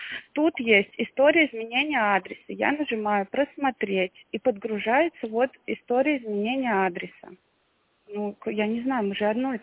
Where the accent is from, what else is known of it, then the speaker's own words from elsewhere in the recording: Tver, Tver Oblast, Russia; Мы вообще из Твери.